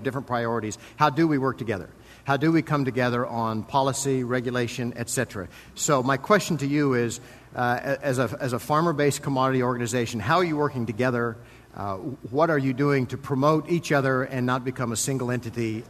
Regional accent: Kansas, United States; I still stay in touch with my home chapter back in Kansas. And did I mention I was from Kansas? Did I mention that?

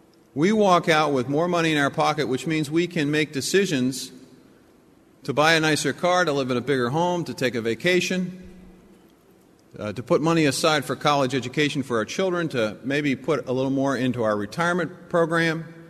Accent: United States; let me thank you for 2 additional opportunities that I have as an American because of you.

